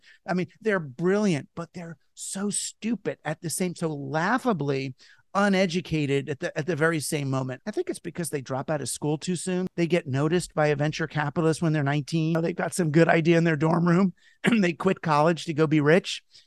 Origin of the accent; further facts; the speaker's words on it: United States; And as an American, I'm like, really, kind of, who cares?